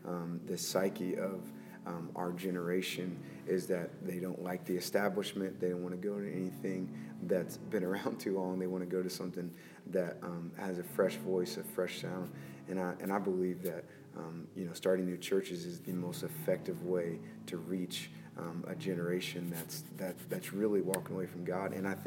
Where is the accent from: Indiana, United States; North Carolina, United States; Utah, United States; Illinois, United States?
Indiana, United States; Columbus; now in Michigan, United States; Well, so I'm originally from Columbus, Indiana, just about 45 minutes south of Indianapolis.